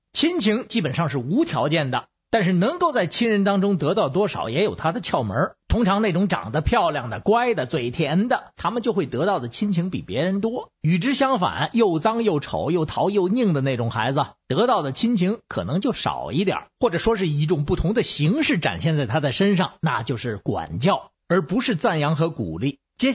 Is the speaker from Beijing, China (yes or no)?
yes; Beijing, China; 好，我是北京的